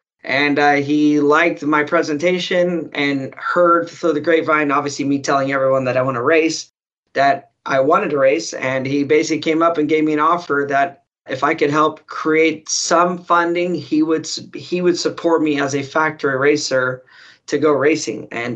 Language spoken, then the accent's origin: English; California, United States; like grew up racing dirt bikes and then always growing up in California, watching my dad race off.